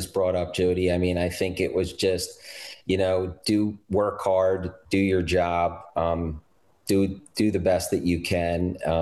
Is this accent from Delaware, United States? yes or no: yes; Delaware, United States; I am from Delaware. I am the oldest, and I have a younger sister, 2 years younger.